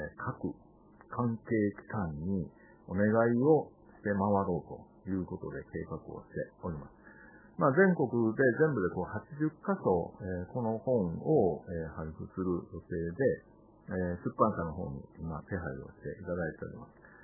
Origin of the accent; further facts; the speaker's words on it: Obihiro, Hokkaido, Japan; 特に、まあ、地元の帯広市には